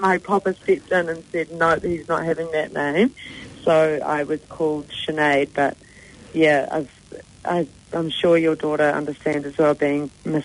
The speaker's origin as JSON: {"language": "English", "region": "Auckland", "country": "New Zealand", "tie": "born or raised there", "said": "So I grew up in Mount Ross School and born in Auckland, New Zealand. My grandparents are from County Tyrone, 6 Mile Cross, and my papa came to New Zealand"}